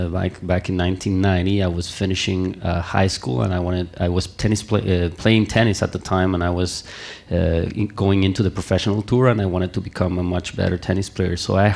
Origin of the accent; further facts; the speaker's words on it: Mexico City, Mexico; Okay, I'm from Mexico. I was born in Mexico City, and I lived there for a long time until I decided I wanted a much nicer place to live.